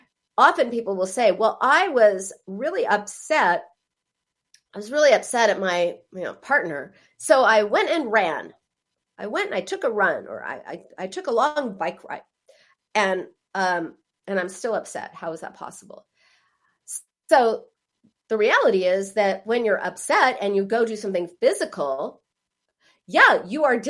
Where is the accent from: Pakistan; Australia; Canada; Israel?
Israel; now in Los Angeles, United States; We come from Israel